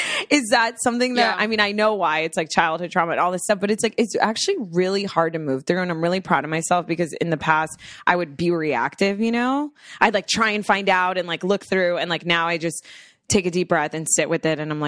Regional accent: Florida, United States; I am not a cold plunge. I'm from Florida.

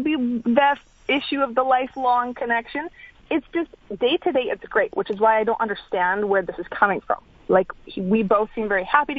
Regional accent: Alberta, Canada; We're both from Alberta, so it's going to work out perfectly.

